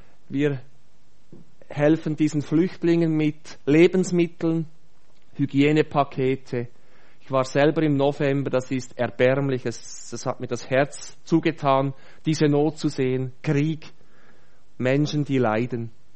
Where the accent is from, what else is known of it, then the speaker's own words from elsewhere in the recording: Wynau, Bern, Switzerland; Ich komme aus dem Oberaargau, aus Wienau. Das ist das letzte Dorf im Kanton Bern.